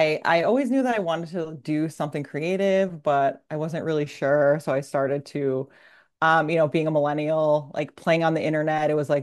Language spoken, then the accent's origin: English; New York, United States; So I grew up also on Long Island. I've lived all over the island in different areas.